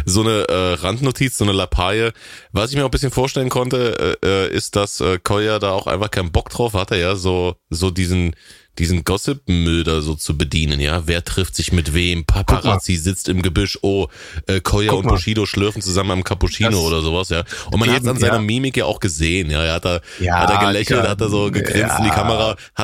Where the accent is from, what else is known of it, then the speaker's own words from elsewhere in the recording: Halle, Saxony-Anhalt, Germany; ausgerechnet in meiner Heimatstadt Halle an der Saale, ja, im harten Osten.